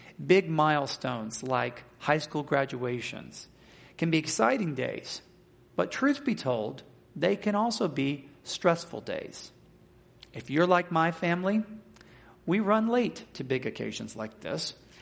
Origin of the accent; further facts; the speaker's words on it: Mississippi, United States; I grew up in Mississippi where we have lots of live oaks and water oaks